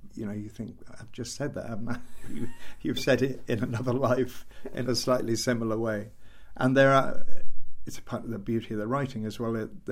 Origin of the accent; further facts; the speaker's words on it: Wales, United Kingdom; I'm afraid the easy answer is to say that I'm Welsh and we cry all the time. We don't cry because we're Welsh.